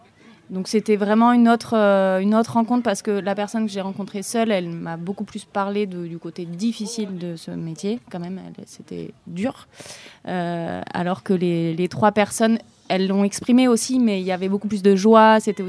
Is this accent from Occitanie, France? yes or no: yes; Occitanie, France; Et moi, je viens des Cévennes. Je ne suis pas cévenole natif, mais je suis née ici, j'ai grandi ici.